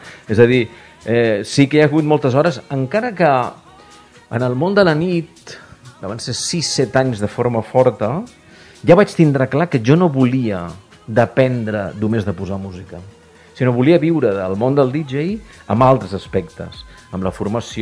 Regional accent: Martorell, Catalonia, Spain; jo soc de Martorell

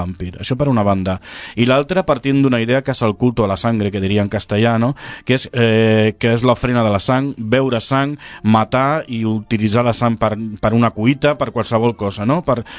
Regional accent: Barcelona, Catalonia, Spain; born there; vaig néixer a Barcelona el 62, no? amb el que es pot dir en el sent d'una família precària, amb precarietat total d'emigrants

